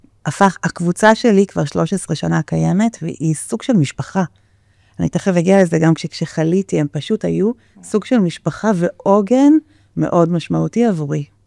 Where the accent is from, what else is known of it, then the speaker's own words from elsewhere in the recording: South Africa; now in Givatayim, Israel; תמיד הייתי ספורטאית, הייתי שחיינית מגיל מאוד צעיר, תמיד גדלתי בדרום אפריקה ושם עשיתי המון ספורט